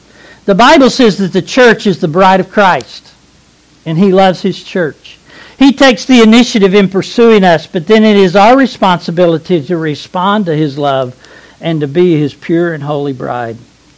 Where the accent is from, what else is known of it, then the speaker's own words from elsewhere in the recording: Kentucky, United States; But Bonnie was from Georgia. I was from Kentucky. We met in Pennsylvania.